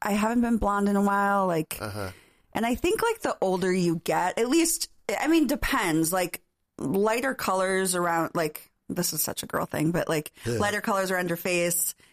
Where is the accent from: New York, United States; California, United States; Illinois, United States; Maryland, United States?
Illinois, United States; Schaumburg; people ask, like, where are you from? And I say Chicago, and then people that are from Chicago, they're like, oh, where are you from? You know, and I'll be like, Schaumburg.